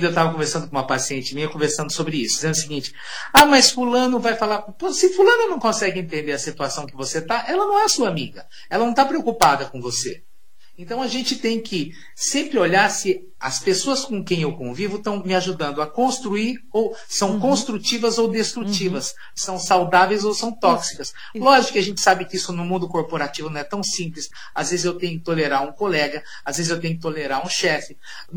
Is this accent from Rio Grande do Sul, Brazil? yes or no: no; Cambará, Paraná, Brazil; Eu sou da roça, né, Olga? Sabe que eu sou paranaense, lá do norte do Paraná, de Cambará.